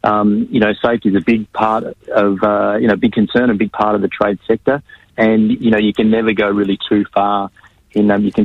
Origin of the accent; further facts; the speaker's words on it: Melbourne, Victoria, Australia; I'm from Melbourne. I'm here in the city now